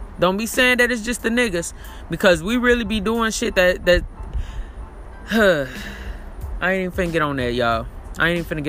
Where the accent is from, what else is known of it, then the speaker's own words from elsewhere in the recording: Gary, Indiana, United States; Majority of my family is from Chicago, but I never grew up in Chicago. So, but I grew up in Gary.